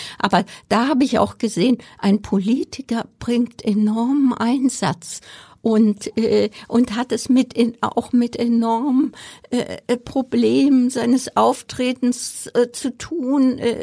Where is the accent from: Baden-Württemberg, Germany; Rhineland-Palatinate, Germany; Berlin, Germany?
Baden-Württemberg, Germany; Heidelberg; also born or lived in Bavaria; Ich komme ja aus Heidelberg, ja.